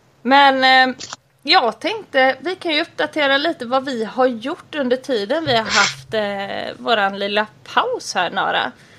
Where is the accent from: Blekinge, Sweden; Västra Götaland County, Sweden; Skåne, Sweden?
Västra Götaland County, Sweden; Gothenburg; born there; now in Bohuslän, Sweden; jag är ju född i Göteborg och numera bor i Bohuslän och har bohuslänska rötter